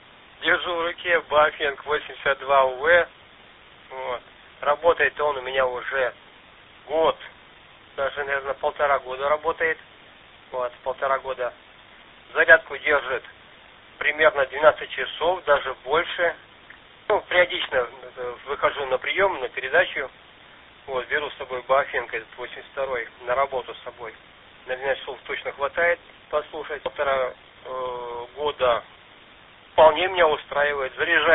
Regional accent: Murmansk Oblast, Russia; born there; Тут я и родился, на Кольском полуострове.

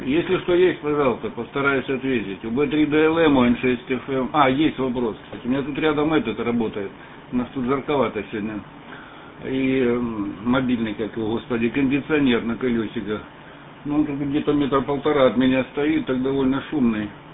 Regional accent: Pyatigorsk, Stavropol Krai, Russia; now in Belgium; Ставрополье, Каменноводы, Пятигорск. Вот, мы сейчас из Бельгии

